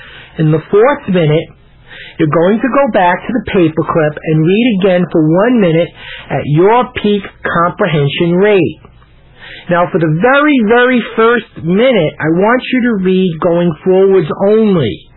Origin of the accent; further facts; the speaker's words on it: Brooklyn, New York, United States; now in Texas, United States; Now, you might be surprised, because I'm from Texas, to learn that I'm not a native. I was originally from a place called Brooklyn. It's a place internationally renowned for people with good diction and keen intellect.